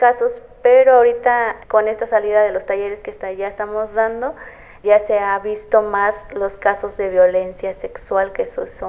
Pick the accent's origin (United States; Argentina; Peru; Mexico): Mexico; Santa María Yucuiti, Oaxaca; tengo 22 años. Soy del municipio de Santa María, Yucuiti